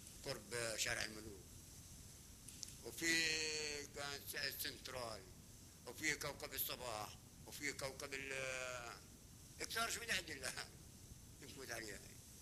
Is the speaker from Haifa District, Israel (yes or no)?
yes; Haifa, Haifa District, Israel; من ما عاد نعاد عندنا بحيفا ابدا الحي تبعنا يعني